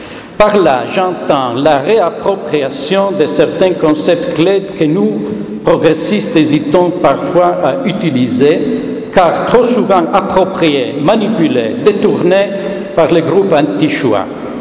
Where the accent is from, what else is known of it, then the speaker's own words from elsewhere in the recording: Italy; en tant qu'Italien